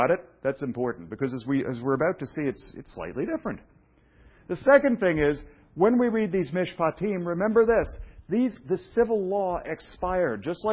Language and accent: English; Brooklyn, New York, United States; moved away; I was raised in Brooklyn where everybody was Jewish, and I went around saying these things. And when I moved to Protestant Washington, D.C., no one knew what I was talking about.